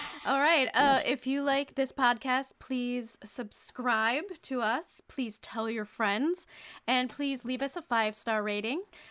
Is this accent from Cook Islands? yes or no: no; Michigan, United States; I'm from Michigan. It's similar.